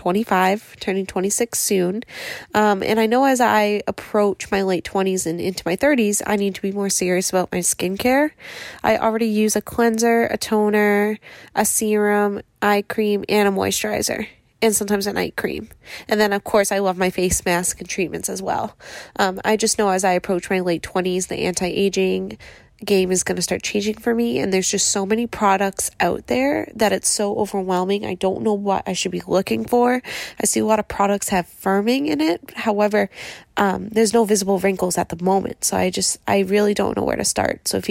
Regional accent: Boston, Massachusetts, United States; I am from Boston, and I have been a faithful listener of your podcast for a long time.

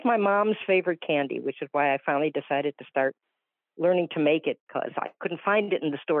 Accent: Palm Coast, Florida, United States; I'm from Palm Coast, Florida.

